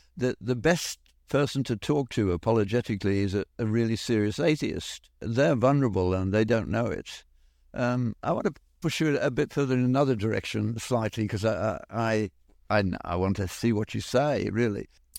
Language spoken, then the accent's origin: English; Birmingham, West Midlands, United Kingdom; born there; I was born in Birmingham, but literally the last row of houses. So the bottom of the garden, you stepped into Worcestershire